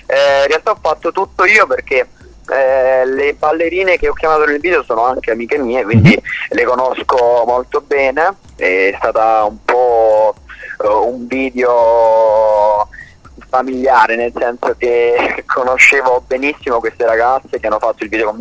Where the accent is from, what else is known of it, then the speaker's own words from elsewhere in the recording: Apulia, Italy; mi sono diplomato a giugno qui a Celime Sapiche, nel mio paese, provincia di Brindisi